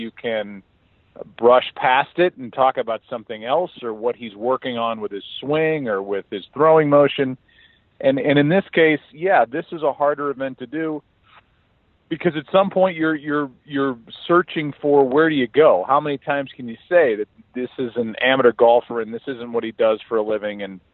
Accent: St. Louis, Missouri, United States; Yeah, in fact, it happened at a golf course in my hometown of St. Louis called Boone Valley

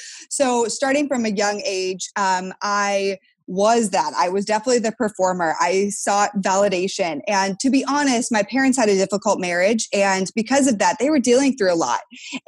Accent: Connecticut, United States; also born or lived in Canada / Ohio / Texas; I was born in Canada, grew up mainly in Connecticut, did a brief bit of time in Ohio, and then moved my way down to Texas, where now my family has been for over 11 years.

